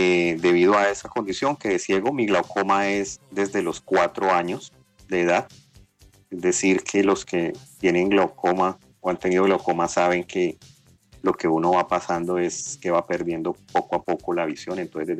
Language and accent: Spanish; Cali, Valle del Cauca, Colombia; also born or lived in Bogotá; porque yo soy caleño, viví como 15 años en Bogotá y después volví a Cali.